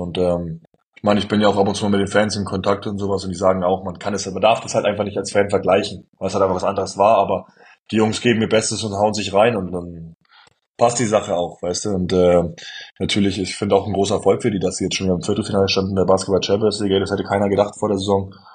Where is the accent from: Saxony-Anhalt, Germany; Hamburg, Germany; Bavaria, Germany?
Hamburg, Germany; ich bin ja auch so ein halber Hamburger, ne? Dadurch, dass mein Vater ja seit Jahren in Hamburg wohnt und alles. Und ja, bin ja auch ein bisschen groß geworden in Hamburg